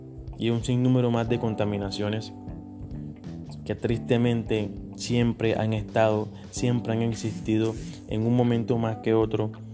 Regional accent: Cartagena, Bolívar, Colombia; Nosotros, como ciudadanos cartageneros y como ciudadanos colombianos

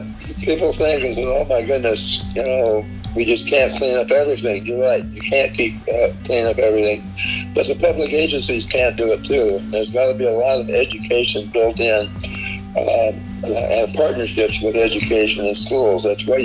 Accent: Auburn, United States; I was born and raised in Auburn, and wow, the regional park was never even thought of.

